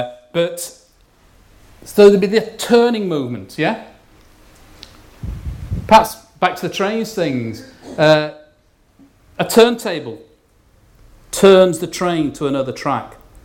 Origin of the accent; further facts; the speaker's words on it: Sheffield, Yorkshire and the Humber, United Kingdom; As I know, I was from Sheffield, and she ain't too popular, I tell you up there.